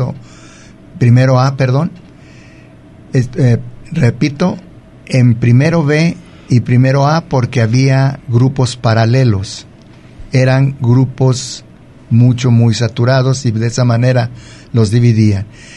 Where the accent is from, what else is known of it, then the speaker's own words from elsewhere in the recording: Colotlán, Jalisco, Mexico; yo nací en Colotlán, Jalisco, me crié aquí en Colotlán. Mis familiares vivieron aquí en Colotlán